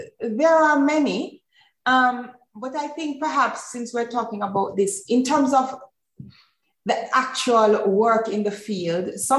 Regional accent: Jamaica; I was respected because of the fact that I'm Jamaican. That was something that I was proud

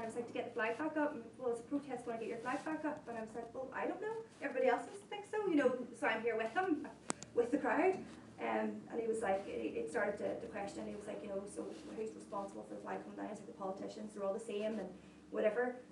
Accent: Belfast, Northern Ireland, United Kingdom; I grew up in North Belfast, and North Belfast has very dominantly been DUP and Sinn Féin.

